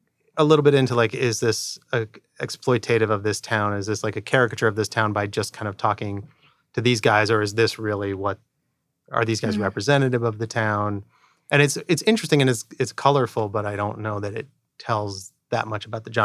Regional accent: New York, United States; I'm from New York, you know.

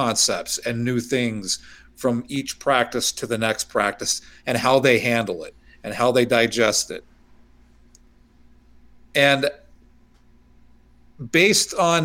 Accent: Greeley, Colorado, United States; What's cool about it is that since we grew up in Greeley, Wiggins is, what, like 20, 30 minutes away from Greeley?

